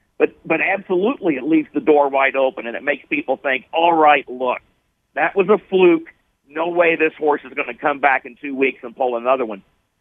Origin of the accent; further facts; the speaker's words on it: Illinois, United States; my hometown is in central Illinois. It's a town of 2,400 people. It's a rural agricultural community.